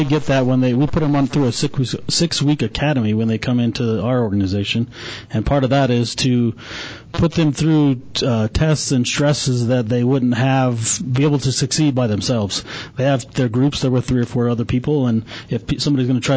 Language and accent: English; Superior, Arizona, United States; when I grew up in Superior, I was around a lot of wildland fire there. It's a desert. It's hot there and lots of wildland fire.